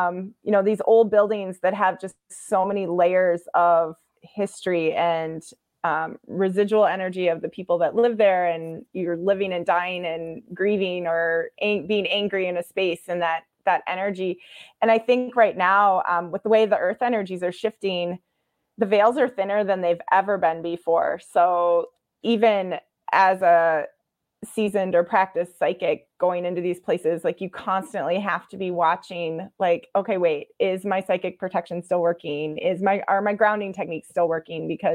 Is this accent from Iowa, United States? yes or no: yes; Iowa, United States; I grew up in Iowa. I lived across the street from a cornfield when that movie came out.